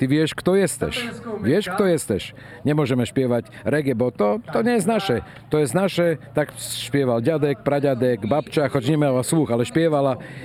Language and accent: Polish; Slovakia; Polish is a second language; u nas na Słowacji co wiocha to inna muzyka, co wiocha to inny stroj.